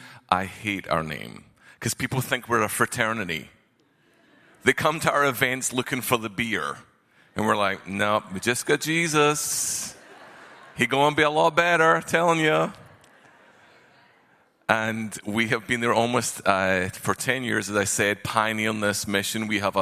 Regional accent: Scotland, United Kingdom; I'm not from here. I'm from Arkansas. That's my accent. And I know I'm about to offend many people when I say, please don't call me Irish. I'm not Irish. I'm the better cousin. I'm Scottish, okay?

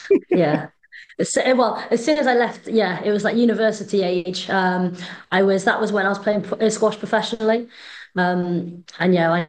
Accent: Stoke-on-Trent, West Midlands, United Kingdom; Stoke-on-Trent. The Midlands, not the North.

